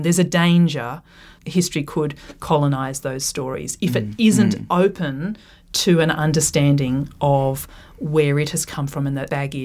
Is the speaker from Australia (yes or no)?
yes; Australia; I find that incredibly, I suppose, challenging as an Australian historian